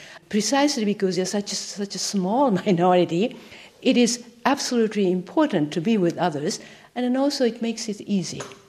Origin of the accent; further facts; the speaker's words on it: Japan; since I'm from Japan